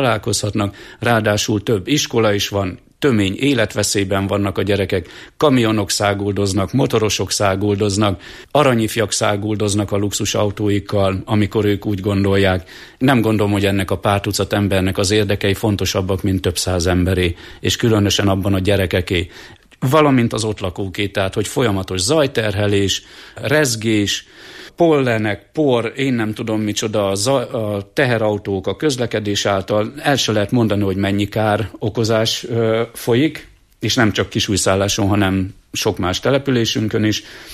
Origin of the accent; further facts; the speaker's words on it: Hungary; de hát magyarok vagyunk, a tanult tehetetlenség és az, hogy jaj, ha rossz is, akkor is inkább nem változtatunk